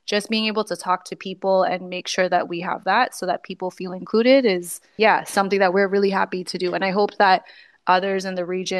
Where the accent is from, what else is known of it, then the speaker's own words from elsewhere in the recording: United States; now in Barbados; And I'm again from the States, so I'm used to this kind of thing being normalized and enforced by like laws and policies.